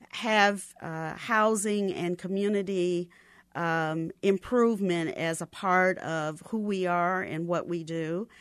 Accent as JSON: {"language": "English", "town": "Kansas City", "region": "Kansas", "country": "United States", "tie": "born there", "said": "I was born in Kansas City, Kansas."}